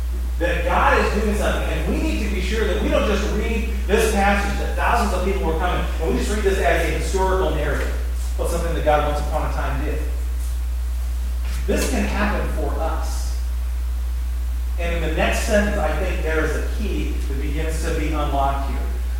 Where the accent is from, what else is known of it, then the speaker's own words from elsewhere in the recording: St. Louis, Michigan, United States; when I tell them I'm from St. Louis, they say, oh, really?